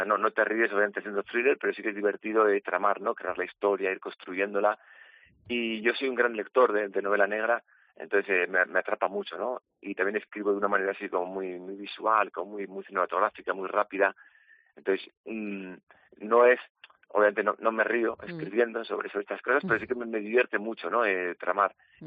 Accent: Bilbao, Basque Country, Spain; como soy de Bilbao y claro, me gusta mucho el mar también

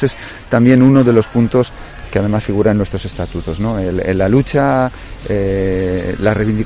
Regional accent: Zamora, Castile and León, Spain; básicamente la mayoría, pues eso, somos gente de Zamora

